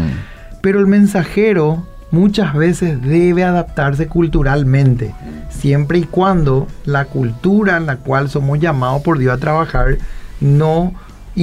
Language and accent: Spanish; Paraguay; Nosotros como paraguayos, por ser creyentes